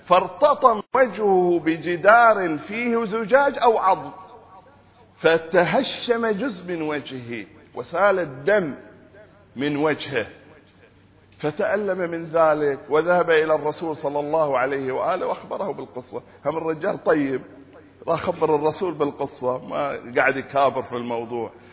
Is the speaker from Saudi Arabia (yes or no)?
yes; Saudi Arabia; الآن آخر الإحصائيات تقول إن عندنا في السعودية 4 مليون عانس